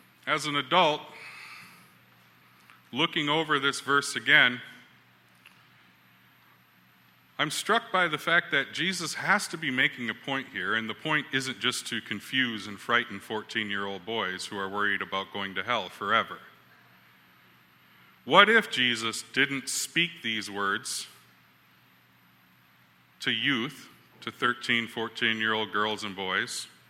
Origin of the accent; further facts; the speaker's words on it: India; Those who are familiar with me know that as an Indian, I'm a circular storyteller